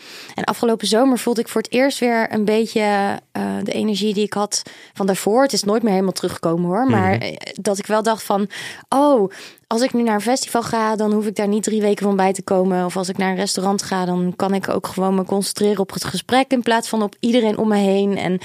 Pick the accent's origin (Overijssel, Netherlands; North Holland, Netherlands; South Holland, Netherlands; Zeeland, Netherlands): Overijssel, Netherlands; Deventer; Nou, ik ben geboren in Deventer, maar ik woonde in een dorpje naast Deventer.